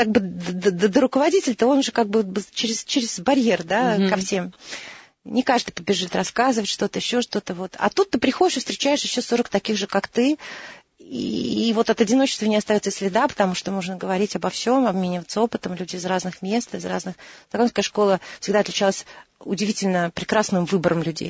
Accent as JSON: {"language": "Russian", "region": "Saint Petersburg", "country": "Russia", "said": "Нет, я из Санкт-Петербурга."}